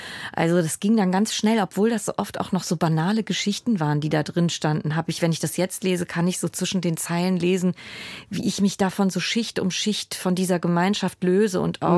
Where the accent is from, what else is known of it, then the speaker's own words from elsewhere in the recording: Rhineland, Germany; ich bin ja im Rheinland groß geworden